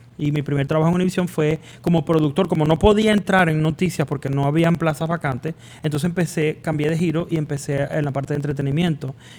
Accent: Venezuela; moved away as an adult; cuando yo llegué de Venezuela, como todo el mundo que llega inmigrante a este país

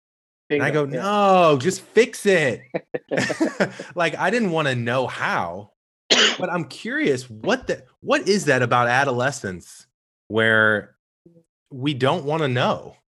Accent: St. Louis, Missouri, United States; I grew up in St. Louis and my dad was the classic, super supportive, loving dad

